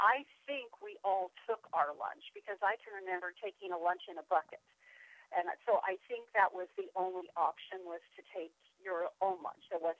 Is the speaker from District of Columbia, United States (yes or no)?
no; Holbrook, Arizona, United States; also born or lived in Snowflake; I was born in Snowflake, but of course, like I say, close to Holbrook, and my brother and sister were both born in Holbrook.